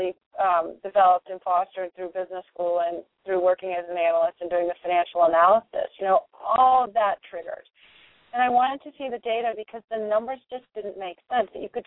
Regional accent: Houston, Texas, United States; I was born and raised in Houston, Texas.

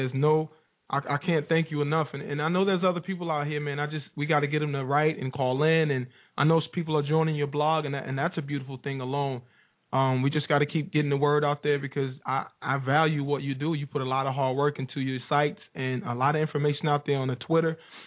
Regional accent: the South, United States; You know, I'm from the South, man. Y'all know how I talk.

